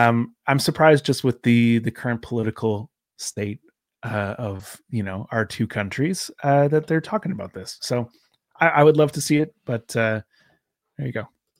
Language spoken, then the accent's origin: English; Canada; I'm Canadian.